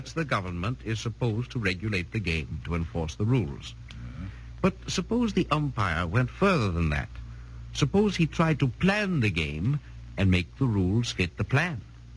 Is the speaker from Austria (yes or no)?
yes; Vienna, Austria; moved away as an adult; also born or lived in United States; now in United Kingdom; a professor of economics who has written a book. I was born in Austria and lived in Vienna until 1931. Since then, I've spent my time in the United States and in England, and am now a British citizen.